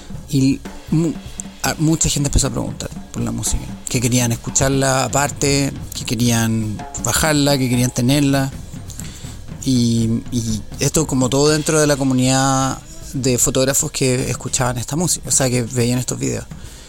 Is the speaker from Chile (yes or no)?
yes; Santiago, Santiago Metropolitan, Chile; Bueno, yo ya te dije que soy de Chile, de Santiago, la capital.